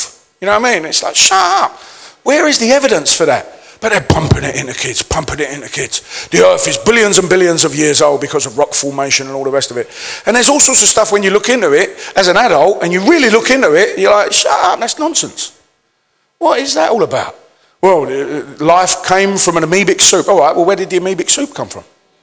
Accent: London, United Kingdom; I come from the East End of London and I was an ethnic minority.

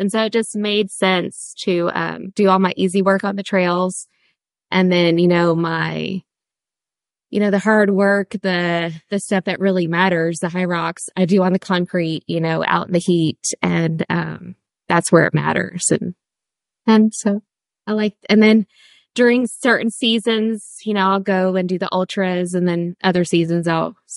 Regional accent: Texas, United States; Yes, I'm from Texas.

